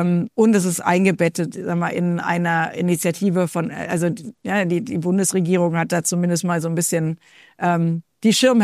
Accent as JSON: {"language": "German", "region": "Rhineland", "country": "Germany", "said": "Ja, ich bin ja Rheinländerin und somit naturoptimistisch."}